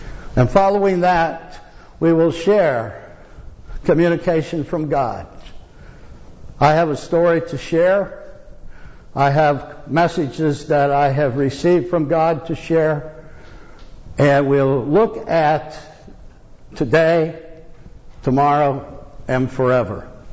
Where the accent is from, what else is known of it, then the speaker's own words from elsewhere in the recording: Liberty Center, Ohio, United States; I am from Ohio, a little village called Liberty Center, which is near Toledo.